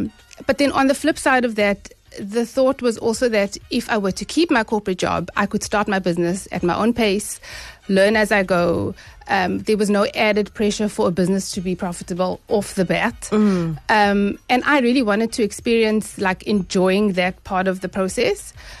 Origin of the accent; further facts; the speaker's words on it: South Africa; So definitely, as a South African, losing your job, there is no time or there's no right time to lose your job, especially as a South African.